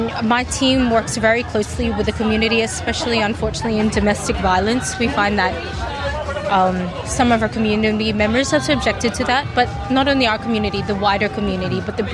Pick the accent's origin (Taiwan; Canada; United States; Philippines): Philippines; now in Queensland, Australia; as a Filipino living in Australia